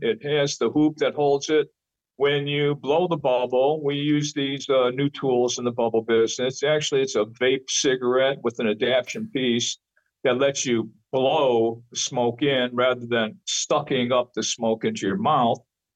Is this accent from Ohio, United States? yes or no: yes; Cleveland, Ohio, United States; I love my city of Cleveland and wanted to come into my hometown with the records that I've been setting